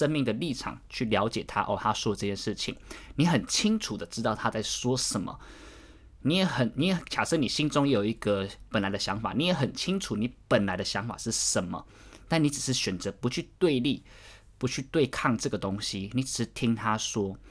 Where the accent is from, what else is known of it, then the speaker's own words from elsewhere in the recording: Taiwan; 他就知道我是台湾人